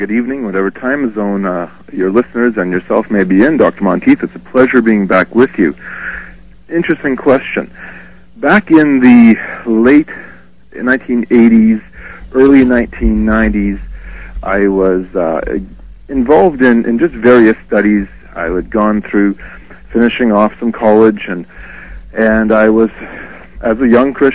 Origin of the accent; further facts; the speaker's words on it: Manitoba, Canada; Manitoba, Canada, and my community that I was involved with had this special program for senior citizens in my hometown.